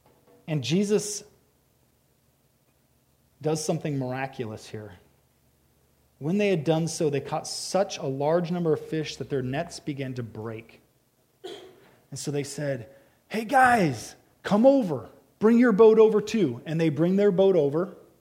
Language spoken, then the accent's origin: English; Oregon, United States; Well, I grew up fishing on the Southern Oregon River, the Rogue River.